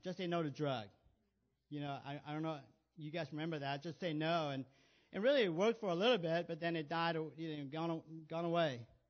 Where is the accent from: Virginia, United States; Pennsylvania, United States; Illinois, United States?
Illinois, United States; Chicago; I'm from Chicago. I don't know. I was raised in Chicago.